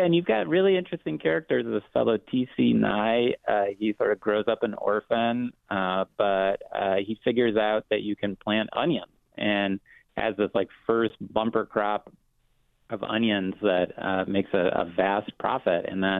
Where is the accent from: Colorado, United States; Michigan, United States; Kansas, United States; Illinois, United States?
Michigan, United States; then over to my home state of Michigan for cherries